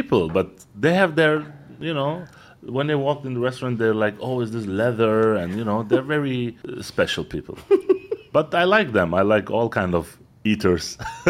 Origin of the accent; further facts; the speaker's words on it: Germany; moved away as an adult; now in Dubai, United Arab Emirates; Born and raised in Germany.